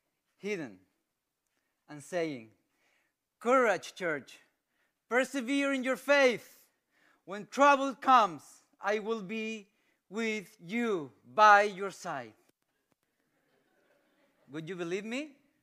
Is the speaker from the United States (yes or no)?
no; Chile; I'm from Chile. Four children, married. I'm an intern pastor in this church.